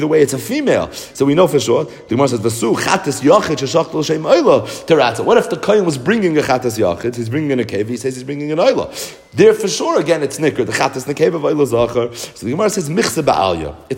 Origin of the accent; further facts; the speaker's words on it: Brooklyn, New York, United States; we grew up in Brooklyn, so we're not farmers.